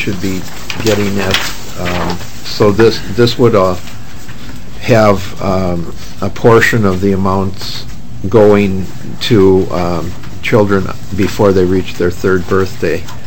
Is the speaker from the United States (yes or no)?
no; Ireland; My whole life, I'm Irish.